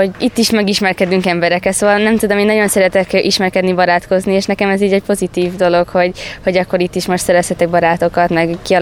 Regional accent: Monor, Pest, Hungary; Én Monorról származom, Pest mellett található

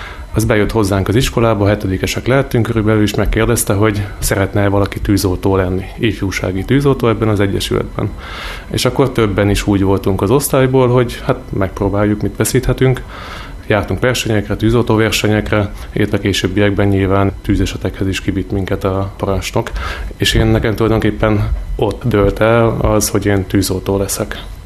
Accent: Császártöltés, Bács-Kiskun, Hungary; én császártöltésen születtem, császártöltési lakos vagyok, felmenői mindegyik egy császártöltési sváb származás. Egyébként kis falu, 2500-an élnek császártöltésen, ott jártam általános iskolában.

